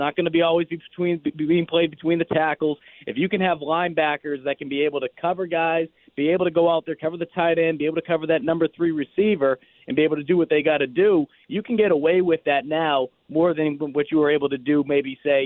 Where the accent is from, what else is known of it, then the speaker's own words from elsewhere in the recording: Boston, Massachusetts, United States; I mean, you know, I'm from Boston.